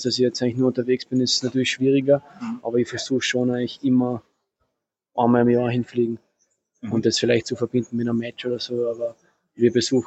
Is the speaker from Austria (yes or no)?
yes; Austria; da wo ich aufgewachsen bin, immer das Tennisbild so in Österreich.